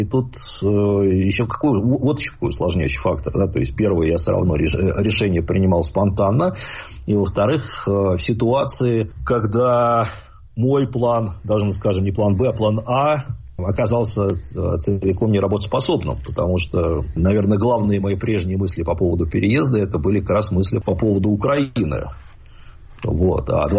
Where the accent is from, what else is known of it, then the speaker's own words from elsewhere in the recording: Khimki, Moscow Oblast, Russia; born there; я родился не просто в Химках, это ладно бы. Ну, я родился в старых